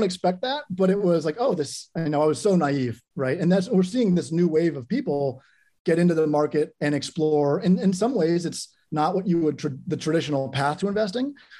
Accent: Washington, District of Columbia, United States; I grew up in DC on Capitol Hill and didn't have any real financial experience.

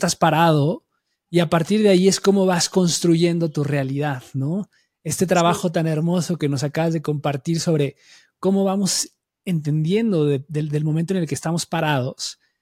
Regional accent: Mexico; born there; yo soy una persona religiosa, soy católico porque nací en México y porque esto me tocó y esto fue la herencia que tuve de mi familia.

